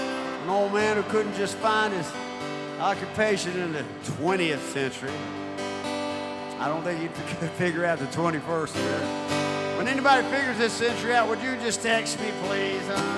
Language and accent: English; Gulf Coast, United States; I grew up down on the Gulf Coast where there were pirates